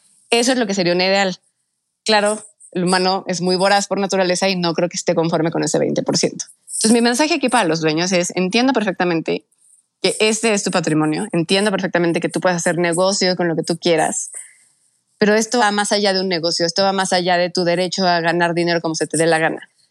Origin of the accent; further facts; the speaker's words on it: Mexico; para que podamos todos como mexicanos tener un lugar donde vivir.